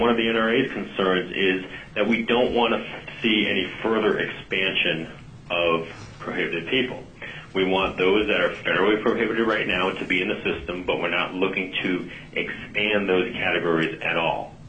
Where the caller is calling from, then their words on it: Connecticut, United States; And really, I'm calling from Connecticut.